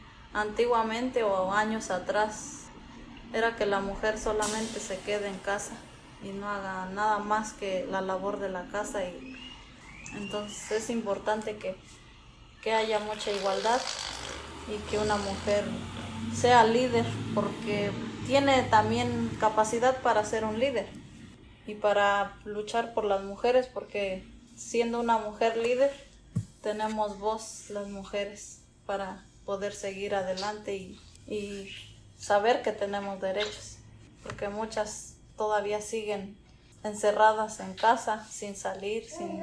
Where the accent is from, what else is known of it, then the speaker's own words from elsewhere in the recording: Hidalgo, Mexico; now in Quinton, United States; vengo de Hidalgo. Hidalgo, y ahora vivo en Quinton, New Jersey. Llegué en el 2006 por escasos de trabajo en México.